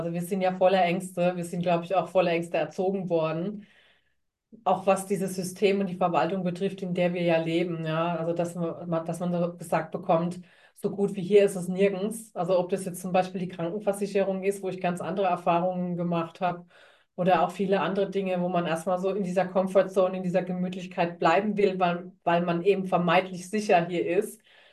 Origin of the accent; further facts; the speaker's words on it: Germany; Und am Anfang war ich ja immer total froh, wieder zurück nach Deutschland zu kommen, zu meiner Heimat.